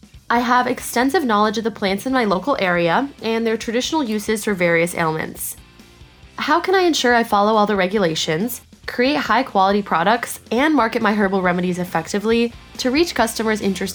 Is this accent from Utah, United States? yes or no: yes; Salt Lake City, Utah, United States; from Salt Lake City.